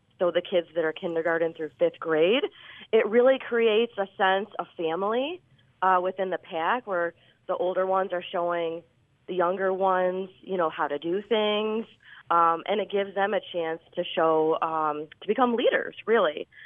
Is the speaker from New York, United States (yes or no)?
yes; Farmington, New York, United States; I am from Farmington, yes.